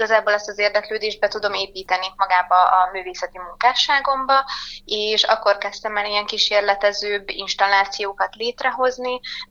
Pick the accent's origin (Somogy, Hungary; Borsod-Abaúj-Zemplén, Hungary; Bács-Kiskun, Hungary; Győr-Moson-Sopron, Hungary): Borsod-Abaúj-Zemplén, Hungary; Miskolc; born there; hogy újból Miskolcon tudtam egy díjat megpályázni, és hogy ezt idén én kaphattam meg, ez egy nagyon jó érzés, hogy úgymond a szülővárosomban kaptam meg ezt a lehetőséget